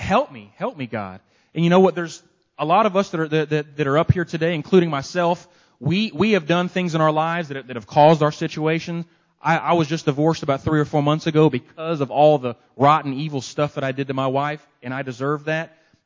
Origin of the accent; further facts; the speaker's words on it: Tallahassee, Florida, United States; I'm from Tallahassee also.